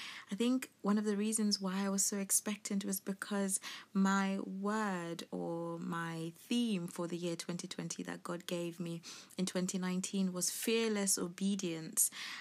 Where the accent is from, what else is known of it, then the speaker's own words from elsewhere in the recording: Cameroon; in Africa, in my home country, Cameroon